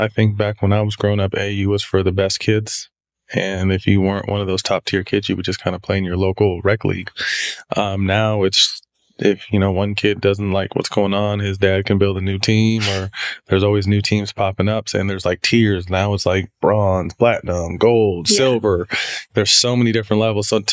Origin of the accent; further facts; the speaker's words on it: Sacramento, California, United States; So I was from Sac, loved the Lakers originally, but then the Kings grew on me.